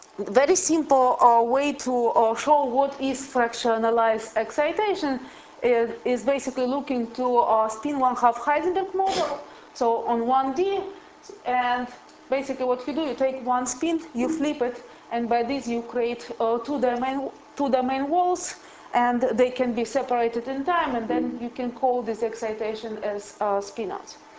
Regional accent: Minnesota, United States; I'm also from Minnesota.

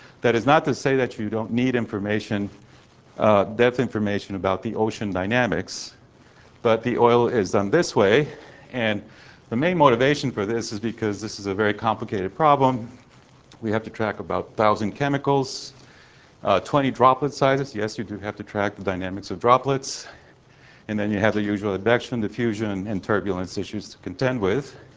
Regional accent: Oregon, United States; I'm from Oregon State

